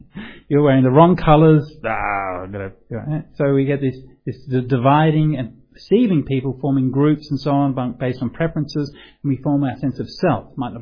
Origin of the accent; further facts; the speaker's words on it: Australia; Maybe coming from a particular culture, right? I'm Australian, right? G'day, mate. So I identify with that, right?